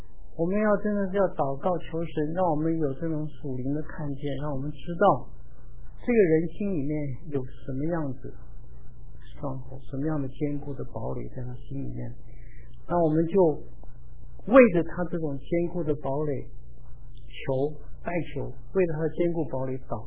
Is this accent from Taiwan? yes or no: no; China; 我们中国人